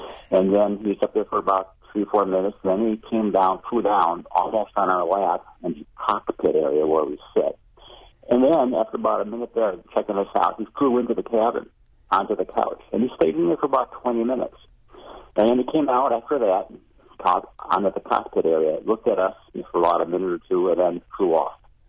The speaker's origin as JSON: {"language": "English", "town": "Milwaukee", "region": "Wisconsin", "country": "United States", "said": "Yeah, I'm from Milwaukee, and I have an interesting little bird encounter."}